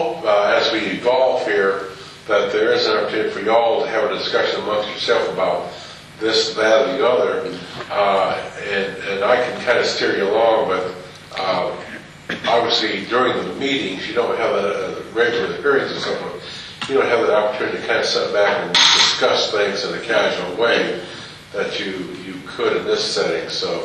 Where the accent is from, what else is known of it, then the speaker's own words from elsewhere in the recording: Indiana, United States; now in Shalom, United States; I, obviously, as you can hear from my accent or lack thereof, I'm not a native of North Carolina. I grew up in northern Indiana. Been here since 1985, so that's 26 years.